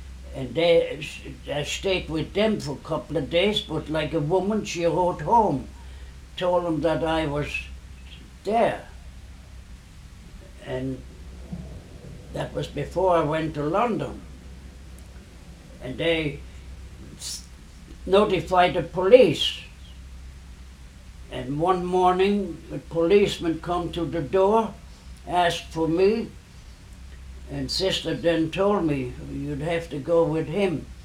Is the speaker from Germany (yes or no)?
yes; Koblenz, Rhineland-Palatinate, Germany; No, I was raised near Koblenz. And that's up the river from there, up the Rhine.